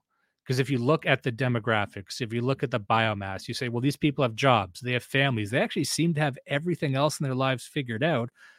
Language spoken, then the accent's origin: English; Canada; the reason I'm Canadian, I can't vote for Trump